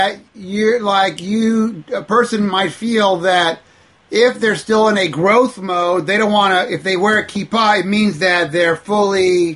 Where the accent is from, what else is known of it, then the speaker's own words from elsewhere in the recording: Seattle, Washington, United States; when I grew up in Seattle, Washington, through the 70s and 80s